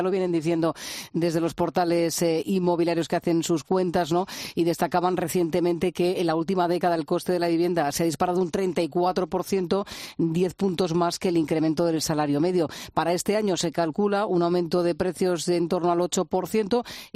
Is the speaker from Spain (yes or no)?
yes; Jumilla, Region of Murcia, Spain; ahí, por ejemplo, en mi pueblo, en Jumilla, sí, pues sí que te puedes comprar una cosa maja